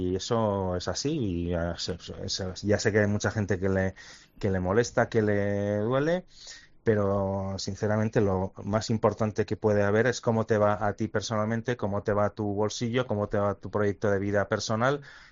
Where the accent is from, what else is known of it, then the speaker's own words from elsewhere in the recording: Barcelona, Catalonia, Spain; Y además yo soy de Barcelona y yo siempre digo que tengo doble sensibilidad, ¿no? Y que conozco muy bien los dos lugares.